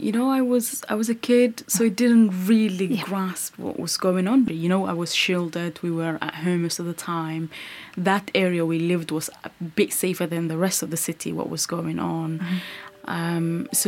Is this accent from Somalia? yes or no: yes; Mogadishu, Banaadir, Somalia; Growing up in Mogadishu was a mixed feeling.